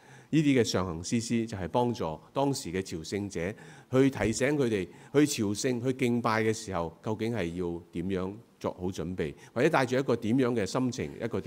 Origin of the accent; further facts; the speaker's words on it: China; 我们中国人有一句俗语讲话，种瓜得瓜，种豆得豆。